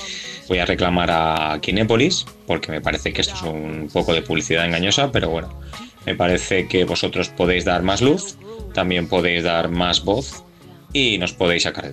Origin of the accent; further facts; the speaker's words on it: Paterna, Valencian Community, Spain; de Paterna y les queríamos hacer una consulta.